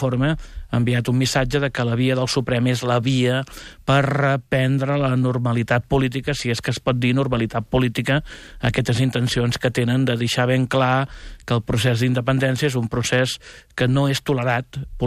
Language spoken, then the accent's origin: Catalan; Reus, Catalonia, Spain; Jo que sóc de Reus, que conec bé la història del general Prim